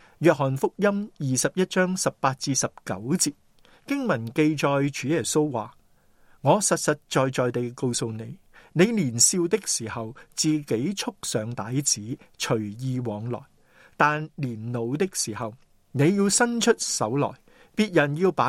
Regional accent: China; 我们中国人说人之将死，其言也善。

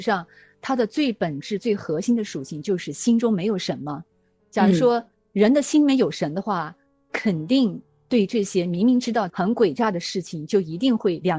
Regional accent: China; 然后搞得我们中国人在这个国际上的影响非常的糟糕。

